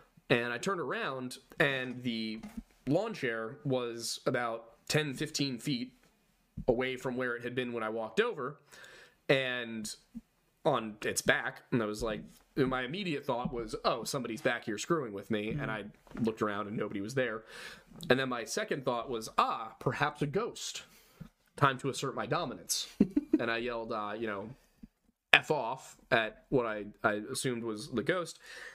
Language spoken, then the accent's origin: English; Philadelphia, Pennsylvania, United States; Yeah, we're both Philadelphia area.